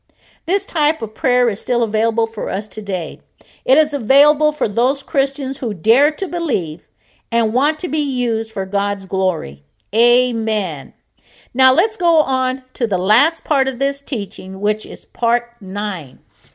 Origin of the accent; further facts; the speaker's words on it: Kansas City, Missouri, United States; I have also received an offer to stay here in my hometown of Kansas City to teach at a ministry school.